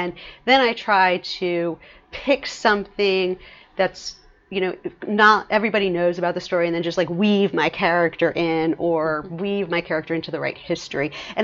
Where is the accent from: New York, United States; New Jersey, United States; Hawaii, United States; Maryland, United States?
Maryland, United States; Baltimore; I grew up, because I'm from Baltimore, I grew up with Misty of Chincoteague.